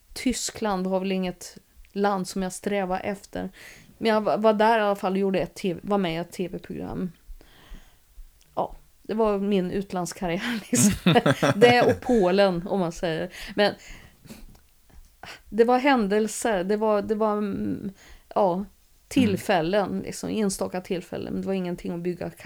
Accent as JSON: {"language": "Swedish", "region": "Östergötland", "country": "Sweden", "accent": "Östergötland dialect", "said": "så fort jag pratar östgötska, då blir det komik"}